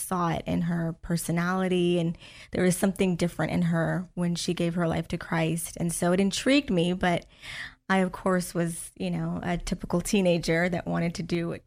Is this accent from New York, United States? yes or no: no; Orlando, Florida, United States; Born and raised, been here my whole life, Central Florida. At that, I was born in Orlando, raised in Orlando, and I love the weather.